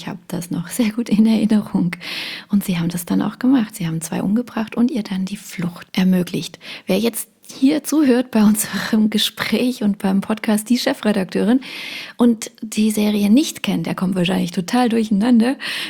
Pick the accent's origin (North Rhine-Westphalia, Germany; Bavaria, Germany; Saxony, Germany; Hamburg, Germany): Saxony, Germany; Dresden; ich bin Dresdnerin